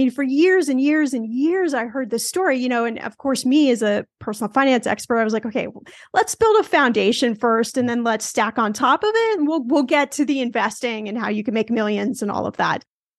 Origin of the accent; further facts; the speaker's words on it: Los Angeles, California, United States; You know, we've got, I'm from Los Angeles, you know, the Staples Center, which it will always be the Staples Center to me, where the Lakers used to play